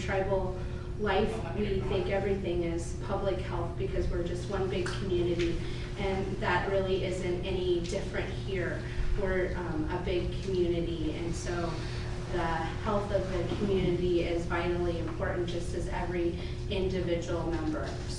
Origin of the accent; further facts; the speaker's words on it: Milwaukie, Oregon, United States; I'm from the Cowlitz Indian Tribe. Welcome to our land. I'm your tribal delegate in life. I grew up in Milwaukee, Oregon, which is just south of here, and we moved here in 2001.